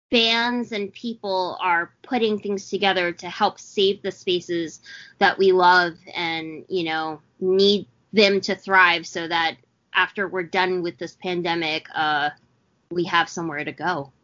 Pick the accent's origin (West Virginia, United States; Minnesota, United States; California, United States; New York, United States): New York, United States; Yes, I'm from New York.